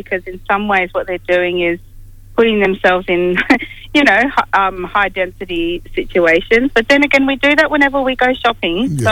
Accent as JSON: {"language": "English", "town": "Sydney", "region": "New South Wales", "country": "Australia", "tie": "born or raised there", "said": "of course, I grew up in Sydney."}